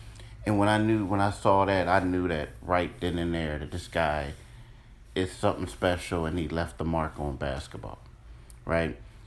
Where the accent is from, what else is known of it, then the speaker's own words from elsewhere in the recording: Philadelphia, Pennsylvania, United States; I mean, I've been on the beat for 4 years, and I'm from Philly